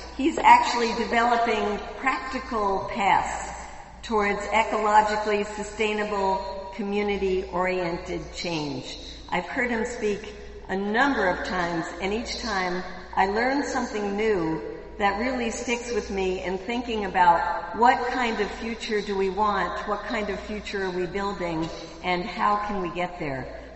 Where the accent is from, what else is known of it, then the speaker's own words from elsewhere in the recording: New York, United States; Like some of us, I'm from Long Island. I don't really tell people.